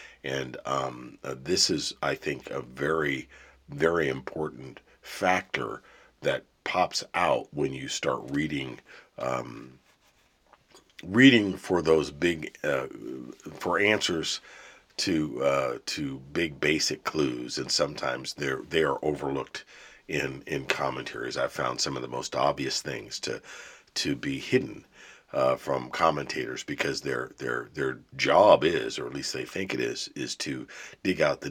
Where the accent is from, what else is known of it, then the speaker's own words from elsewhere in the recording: Pittsburgh, Pennsylvania, United States; I'm from the Pittsburgh, Pennsylvania area.